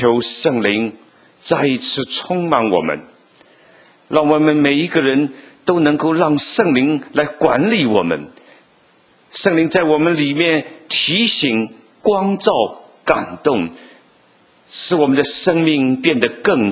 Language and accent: Chinese; China; 我们小时候在中国大陆，在马路上常常看到那些卖艺人耍把戏的，